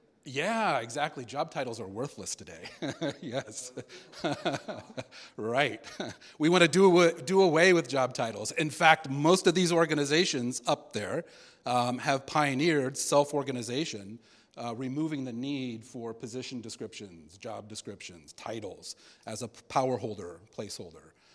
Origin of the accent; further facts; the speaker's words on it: United States; For those of you that don't know me, I'm an entrepreneur from the States.